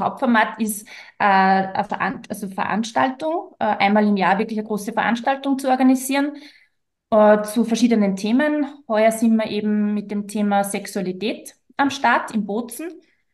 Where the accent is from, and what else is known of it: Austria